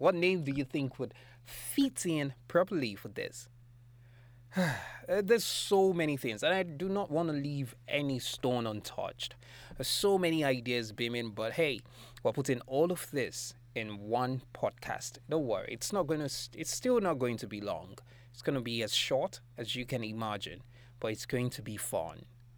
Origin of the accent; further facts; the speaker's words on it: Lagos, Nigeria; I'm a Nigerian living in Nigeria, living in Lagos.